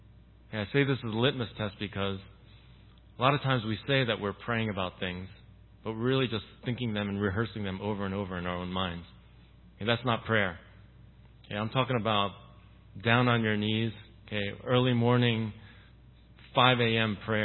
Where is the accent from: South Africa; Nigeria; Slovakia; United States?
United States; New York; born there; Okay, I come from a Korean background, as you know. I was born in New York, okay, but I still had a Korean upbringing.